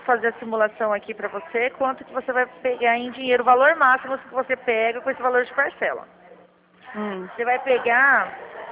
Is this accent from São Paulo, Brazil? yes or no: yes; Teodoro Sampaio, São Paulo, Brazil; Não, eu sou aqui de Teodoro.